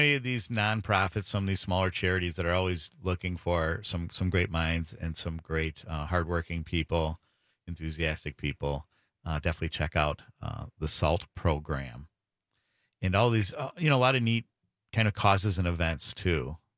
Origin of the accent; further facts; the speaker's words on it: Waukesha, Wisconsin, United States; when people around the world, and I've traveled, when I say I'm from Waukesha, they know right away